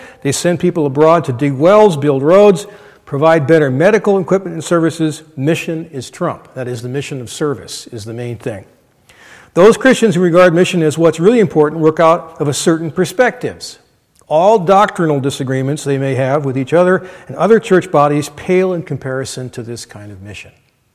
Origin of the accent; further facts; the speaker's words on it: Minnesota, United States; I come from Minnesota where fishing is very important and virtually a sacrament, not quite, but close.